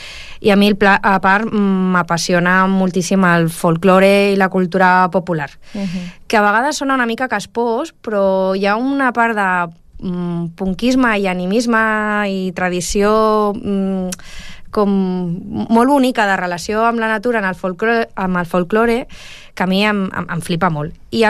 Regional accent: El Prat de Llobregat, Catalonia, Spain

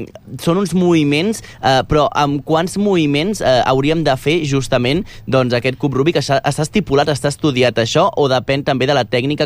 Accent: Premià de Mar, Catalonia, Spain; a Premià de Mar, que és d'on soc jo

